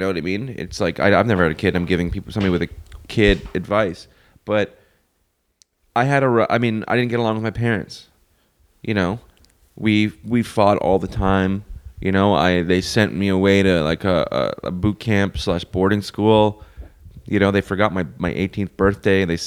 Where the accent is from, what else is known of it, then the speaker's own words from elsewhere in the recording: Canada; I'm Canadian, immigration issues, everything's fine.